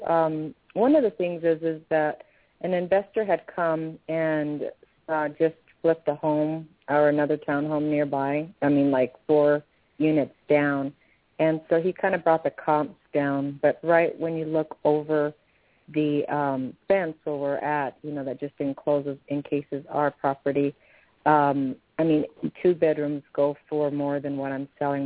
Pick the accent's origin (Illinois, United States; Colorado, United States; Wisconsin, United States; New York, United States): Colorado, United States; Denver; I'm from Denver.